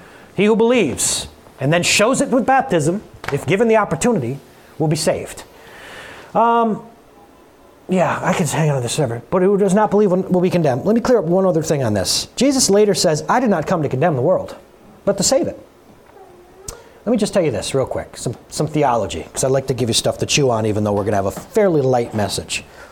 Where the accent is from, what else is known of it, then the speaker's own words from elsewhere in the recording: Norwood, New York, United States; let's just talk about Norwood, New York. My hometown, I have the authority to talk about Norwood, New York.